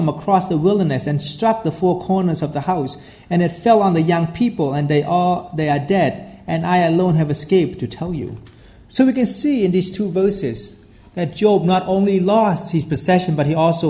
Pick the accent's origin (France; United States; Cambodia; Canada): Cambodia; Actually, when I was young, when I was you know, growing up in Cambodia during the communists